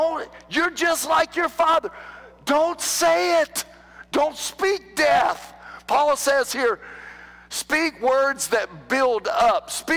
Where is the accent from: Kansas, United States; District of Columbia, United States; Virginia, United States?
Virginia, United States; We were raised in Virginia.